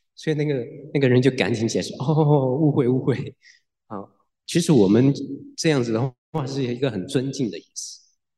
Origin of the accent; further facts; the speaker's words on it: Chengdu, Sichuan, China; 就我们知道我们成都这边哦，我们叫啊一个很年长的一个大爷，我们就叫什么叫老大爷